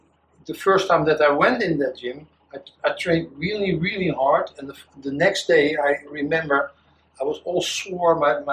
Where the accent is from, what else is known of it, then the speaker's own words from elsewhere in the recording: Netherlands; In Holland.